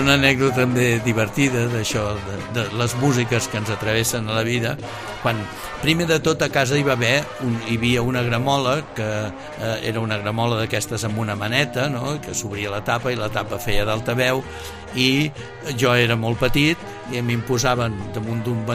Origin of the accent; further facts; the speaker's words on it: Barcelona, Catalonia, Spain; Jo neixo a la maternitat de Barcelona, vaig néixer a Barcelona, i vivíem amb la meva família a la Gran Via de Barcelona, a prop de la plaça de Tetuán